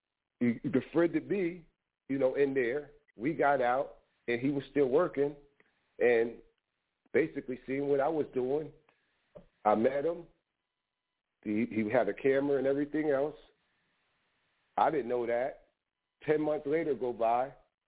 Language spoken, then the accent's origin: English; New Jersey, United States; He was from Virginia. I'm from New Jersey.